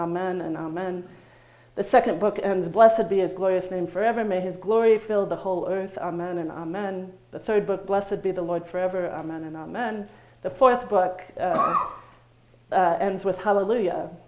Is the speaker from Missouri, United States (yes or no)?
yes; Missouri, United States; now in Minnesota, United States; we were having an open house for my parents for their 50th wedding anniversary in my hometown in Missouri.